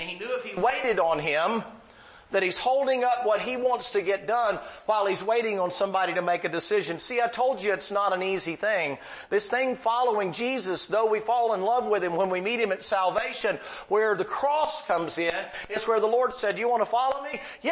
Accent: the South, United States; You know, I'm from the South, and we got to take care of mom and daddy before we take care of anything to do with God.

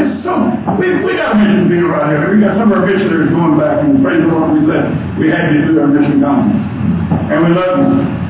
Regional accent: Texas, United States; born there; I'm thankful I'm American. I'm born here in Texas. I'm a farm. I'm countryside.

